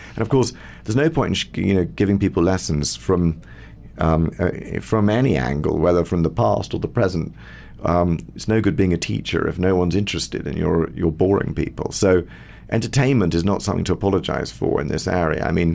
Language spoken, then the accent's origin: English; England, United Kingdom; But obviously, being English, it's great to be in South Africa.